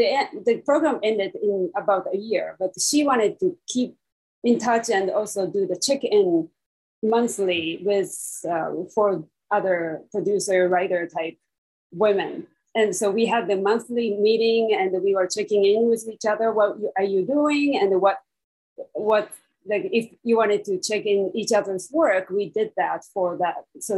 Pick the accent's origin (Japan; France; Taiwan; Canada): Japan; now in United States; I grew up in Japan, and I came to school in the U.S.